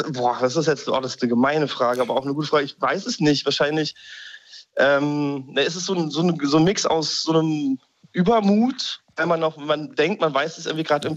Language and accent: German; Göttingen, Lower Saxony, Germany; also born or lived in Halle; ich bin in Halle geboren, dann sind wir nach Göttingen gezogen. Das sind dann 120.000 Einwohner, da braucht man kein Auto. Wir haben in der Stadt gewohnt